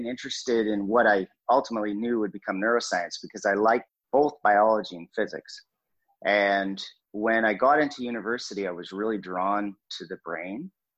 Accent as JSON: {"language": "English", "region": "British Columbia", "country": "Canada", "said": "I'm from Canada, so I moved from British Columbia on the West Coast to the East Coast to Nova Scotia and Halifax, and I went to Dalhousie."}